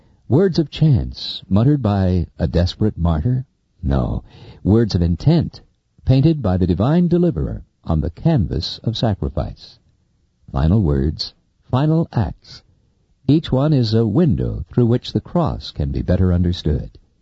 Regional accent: Texas, United States; In a recent trip to my hometown, I took some time to go see a tree. A live oak tree, my dad had called it, with the accent on live.

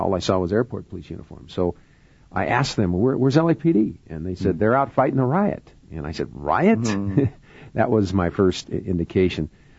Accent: Los Angeles, California, United States; Well, you know, I was born in Los Angeles. That's the only city I know. I was raised there. I went through the city school system.

